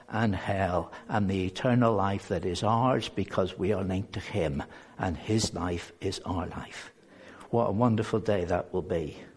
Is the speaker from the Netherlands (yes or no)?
no; England, United Kingdom; I know we're English, and we don't get that excited except the football matches or rugby matches